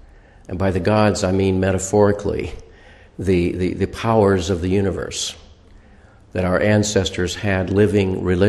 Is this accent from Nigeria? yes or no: no; Springfield, Illinois, United States; And I grew up in Springfield, Illinois, so that's Lincoln country, as you know.